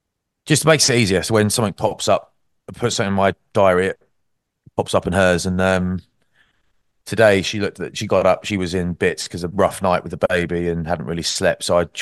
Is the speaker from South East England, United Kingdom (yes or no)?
yes; Maidstone, South East England, United Kingdom; Growing up in Maidstone, that's the background I'm from.